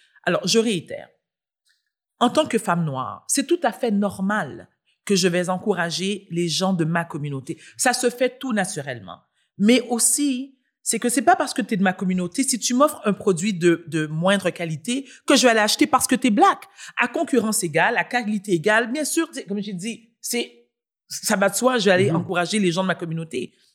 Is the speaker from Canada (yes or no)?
yes; Quebec, Canada; born there; Moi, je suis née au Québec. Je vais en Haïti 4 fois par année.